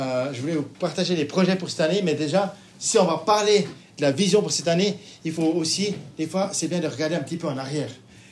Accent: Switzerland; now in Toulouse, France; il était venu chez nous en Suisse

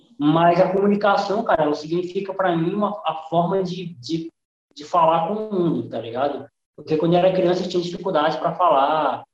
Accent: Acre, Brazil; eu tenho muito orgulho na minha terra, do Acre, da minha cidade. E eu sempre falo isso, né? Eu sou um podcast acreano, porque eu levanto o pessoal daqui, eu levanto a galera daqui.

